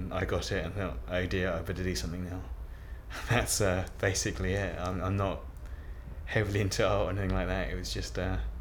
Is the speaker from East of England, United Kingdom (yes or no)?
yes; Royston, East of England, United Kingdom; I'm 36 years old and I'm from Royston in Herts.